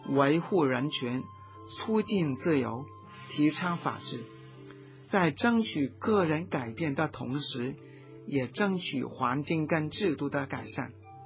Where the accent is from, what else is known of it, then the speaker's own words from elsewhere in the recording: China; 我们中国人一直强调修身，什么忠孝仁爱、礼仪和平等等